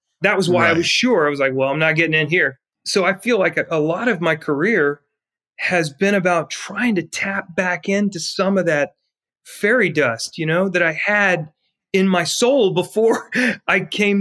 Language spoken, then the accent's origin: English; Charlotte, North Carolina, United States; at Carmel Junior High, where I grew up in Charlotte, in your ninth grade year, you could begin NJROTC